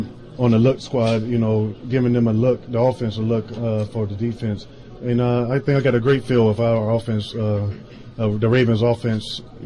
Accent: Michigan, United States; I mean, you're a Michigan guy, you know. I'm from Michigan

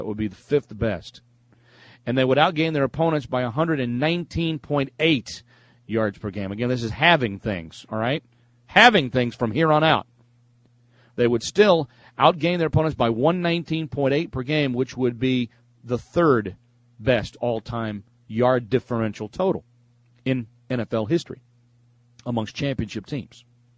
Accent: Fort Worth, Texas, United States; I grew up a Dallas Cowboys fan. I born and raised in Fort Worth, Texas.

